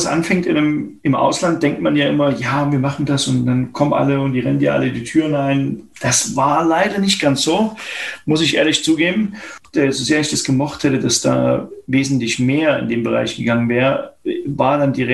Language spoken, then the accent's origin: German; Germany; moved away; Und als Deutsche, wir sind nun mal alle mit Wurstwaren aufgewachsen und das hat uns hier gefehlt.